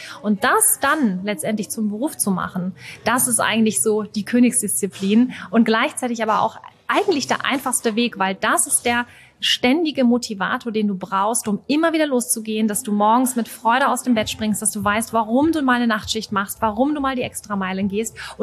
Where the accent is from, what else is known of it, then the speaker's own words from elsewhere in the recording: Hamburg, Germany; Und jetzt bin ich ja auch ein Hamburger Kind und habe ja nur auch viel Wasser und Natur um mich rum